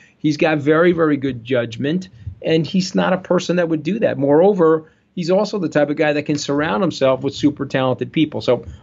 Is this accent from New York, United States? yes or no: yes; New York, United States; born there; only a New Yorker, he was born in Queens, I was born on Long Island, only a New Yorker can really identify